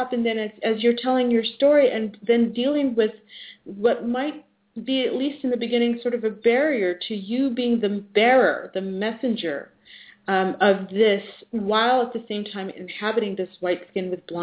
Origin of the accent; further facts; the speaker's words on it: South Africa; my family, when I was born, South Africa, because I'm from South Africa